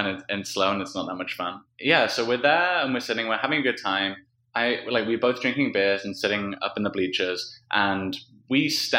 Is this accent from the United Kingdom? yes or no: yes; United Kingdom; obviously he doesn't know that we're British.